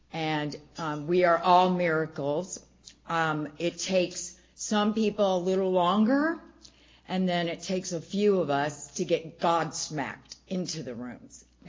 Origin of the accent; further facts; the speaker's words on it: Munds Park, Arizona, United States; I was raised in Flagstaff, south of Flagstaff in Munns Park. And in 1967, we were one of three families that lived there.